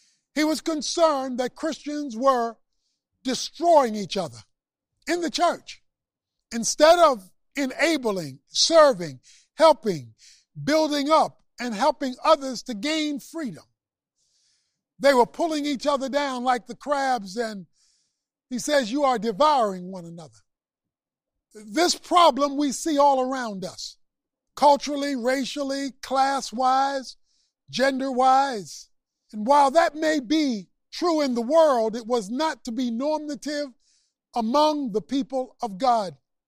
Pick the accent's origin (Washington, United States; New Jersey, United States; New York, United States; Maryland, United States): Maryland, United States; Baltimore; One of the things that I loved to do growing up in Baltimore, and in fact still love to do, is eat steamed crabs.